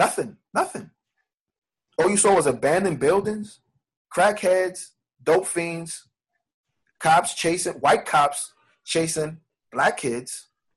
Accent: New York City, New York, United States; I was raised uptown in Harlem, Riverside 137th.

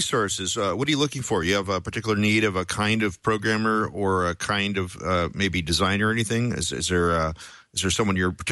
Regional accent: Portland, United States; when you said Portland, I went, yay, my hometown.

